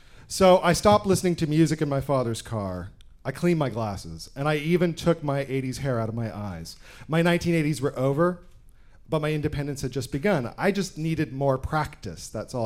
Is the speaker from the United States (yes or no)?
no; Canada; I'm out gassing my dad's car up out at a gas station out among the blueberry farms of my hometown in Canada.